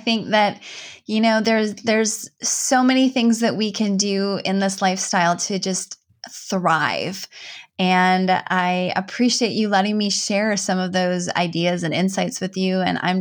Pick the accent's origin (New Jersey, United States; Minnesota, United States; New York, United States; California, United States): Minnesota, United States; Yeah. Oh, that's a good, I mean, I'm from Northern Minnesota.